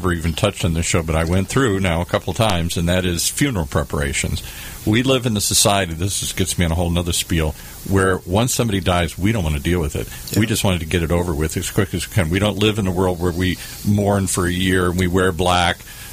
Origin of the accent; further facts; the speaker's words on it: Ireland; I'm Irish.